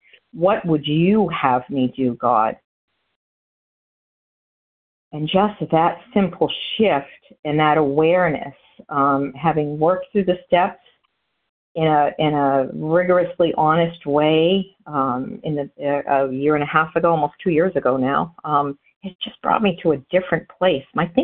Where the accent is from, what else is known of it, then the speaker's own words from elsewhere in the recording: New Hampshire, United States; now in Florida, United States; I'm from New Hampshire, currently hailing from Florida, but grateful to be recovered today and of service here on this line.